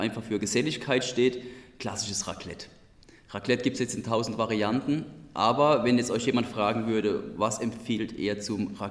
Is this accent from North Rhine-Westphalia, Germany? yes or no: no; Hesse, Germany; accent: Odenwald dialect; Ich mit meinem Odenwälder Dialekt